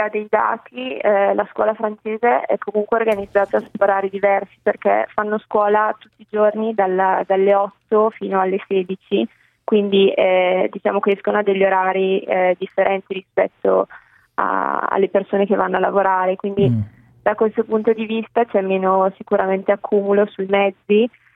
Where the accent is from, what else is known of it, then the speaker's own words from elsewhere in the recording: Brescia, Lombardy, Italy; Io sono di Brescia comunque.